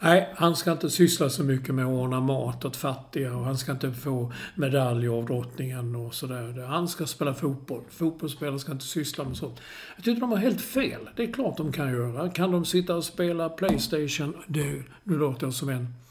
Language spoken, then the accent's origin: Swedish; Malmö, Skåne, Sweden; Det kommer jag ihåg också när jag var liten i Malmö.